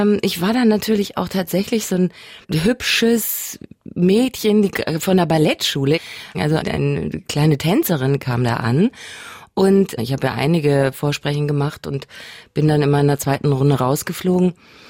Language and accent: German; Bavaria, Germany; also born or lived in Northern Germany; und kam auf ein bayerisches Dorf und alles war fremd, die Leute sprachen merkwürdig und da bin ich dann eingeschult worden, so als Norddeutsche, gar nicht so einfach am Anfang.